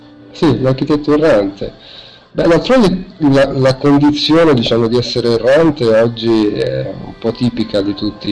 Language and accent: Italian; Calci, Tuscany, Italy; now in Bolzano, Italy; Io non sono da Bolzano, io sono pisano, anzi della provincia di Pisa, di Calci, e niente, abito, vivo a Bolzano ormai da 2001, quindi da 6 anni.